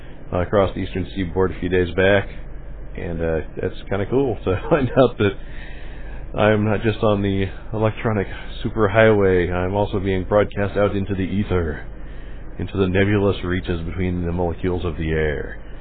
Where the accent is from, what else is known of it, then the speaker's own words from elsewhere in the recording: United States; I am an American who's interested in our history and has studied it at length